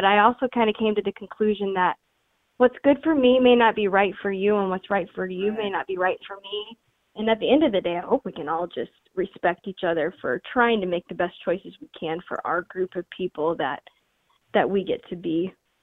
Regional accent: Illinois, United States; you know, we're from Illinois. And so, gosh, we've sheltered at place a lot longer than a lot of people have.

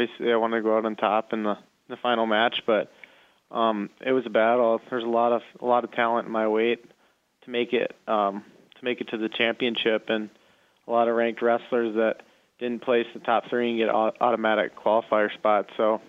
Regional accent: North Dakota, United States; I love representing NDSU and in my hometown, and all the support I've had growing up in high school is kind of carried over into college

